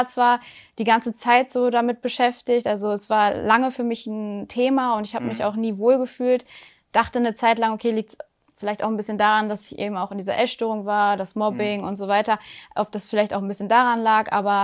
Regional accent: Hanover, Lower Saxony, Germany; Ich bin 27 Jahre alt, ich komme aus Hannover

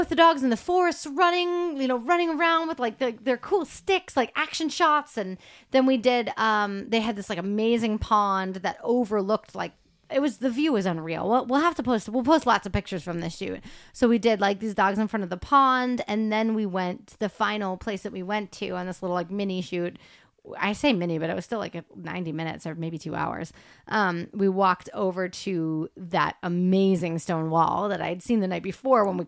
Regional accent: United States; Like, I'm so American that that wasn't wildly foreign to me.

